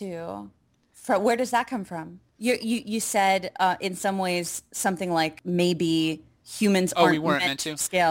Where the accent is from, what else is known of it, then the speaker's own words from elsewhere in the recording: Pennsylvania, United States; also born or lived in Ohio; I grew up in Pennsylvania and Ohio, and I still experienced a lot of the us versus them mentality